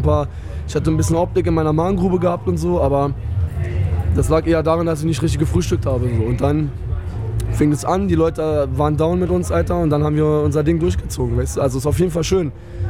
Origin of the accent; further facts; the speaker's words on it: Berlin, Germany; Ich komme von Agro Berlin, aus Berlin, aus Schöneberg